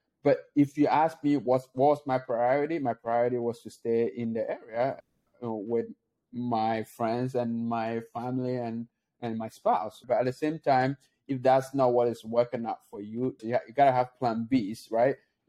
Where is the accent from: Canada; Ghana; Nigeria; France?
Ghana; now in Philadelphia, United States; I moved from Ghana to Philadelphia area, right? And I've been here for 10 years.